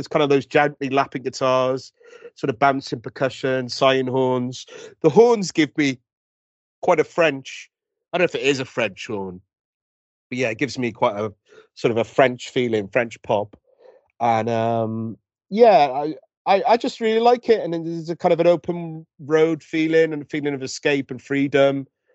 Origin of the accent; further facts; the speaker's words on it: Wales, United Kingdom; I'm from Wales